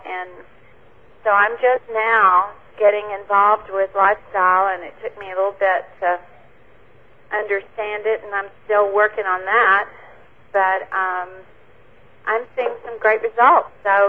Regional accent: Horseshoe Bay, Texas, United States; I'm from Horseshoe Bay, Texas, and I'm new to the program

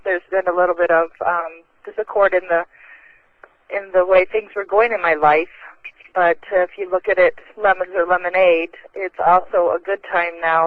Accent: Michigan, United States; I'm from Michigan, and I am a massage therapist by trade, and I also drive a school bus.

